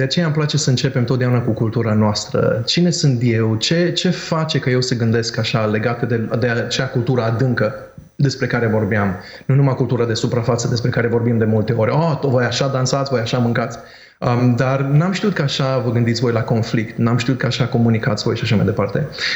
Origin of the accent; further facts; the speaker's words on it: Romania; now in United States; eu n-am știut niciodată când sunt român până n-am plecat din România. Doar când am ajuns în America am știut că sunt român.